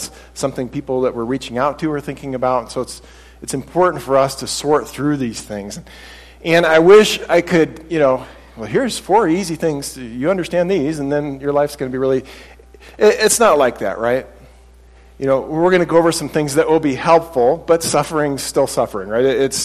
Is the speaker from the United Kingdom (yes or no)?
no; United States; I know that we have it pretty easy being American and being fairly wealthy compared to the world